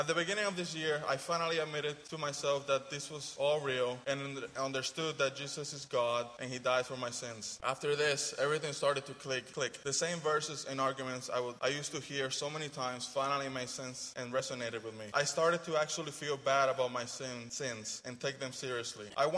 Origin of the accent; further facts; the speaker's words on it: Puerto Rico; I was born and raised in Puerto Rico into a Catholic family.